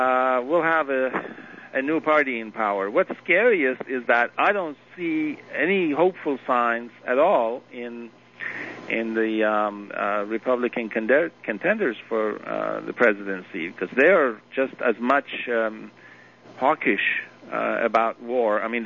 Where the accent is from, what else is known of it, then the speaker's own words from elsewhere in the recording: United States; to me, as an American, it was so embarrassing.